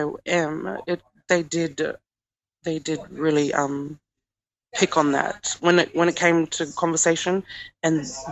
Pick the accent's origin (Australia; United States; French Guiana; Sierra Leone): Australia; Mimili, South Australia; I'm from Mimuli community and I am a Pidgin Dada Yang Kundera speaker.